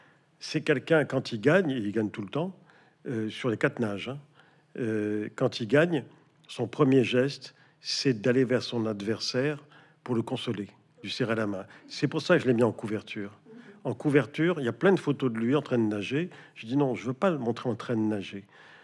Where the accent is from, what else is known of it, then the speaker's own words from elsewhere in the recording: Morocco; Moi, je n'allais en Algérie que pour voir mes grands-parents pour les vacances, parce que je suis né au Maroc, j'habitais le Maroc, mais mon père est d'Oran et ma mère de Beaune. Qui se trouve dans le Constantinois.